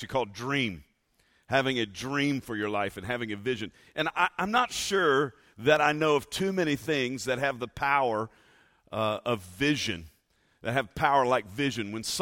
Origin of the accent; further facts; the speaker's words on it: Baton Rouge, Louisiana, United States; I actually grew up in Baton Rouge, born and raised in Baton Rouge, my wife and I.